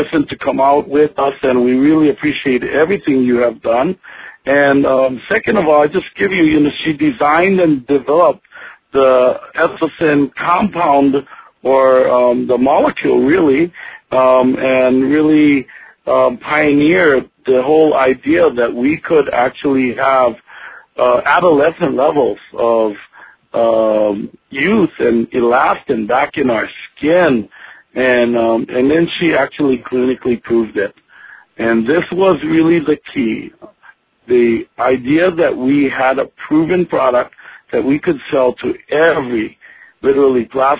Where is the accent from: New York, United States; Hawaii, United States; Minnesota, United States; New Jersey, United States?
Hawaii, United States; especially I'm from Hawaii.